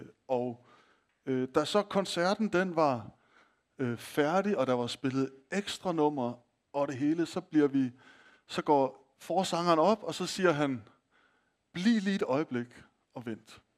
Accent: Skanderborg, Central Denmark Region, Denmark; now in Vejle, Denmark; jeg er vokset op i Skanderborg, så det er ikke så langt derfra.

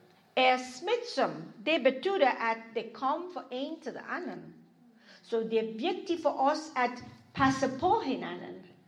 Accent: India; jeg er først en kristen, og bagefter er jeg en inder.

